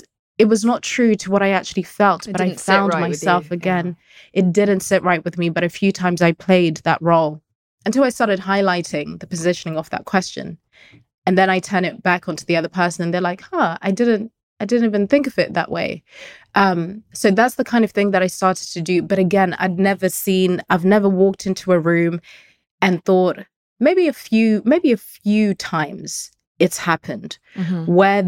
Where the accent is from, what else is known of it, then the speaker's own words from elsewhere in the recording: Zimbabwe; now in United Kingdom; So I'm an immigrant. I was born and raised in Zimbabwe and moved to the UK. And my family, maybe because we're Shona and because we're immigrants